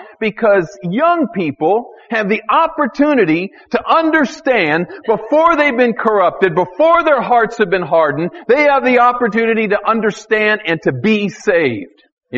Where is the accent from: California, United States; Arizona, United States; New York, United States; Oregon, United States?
Arizona, United States; Tucson; I grew up in Tucson, and here he was in San Antonio, Texas